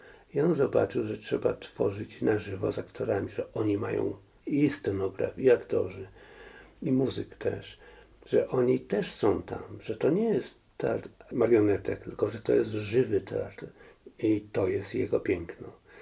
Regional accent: Kraków, Lesser Poland, Poland; No, wychowałem się w Krakowie

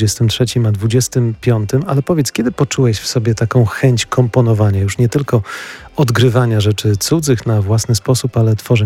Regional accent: Hrubieszów, Lublin Voivodeship, Poland; No ja jestem z Chrubieszowa. To niedaleko w sumie.

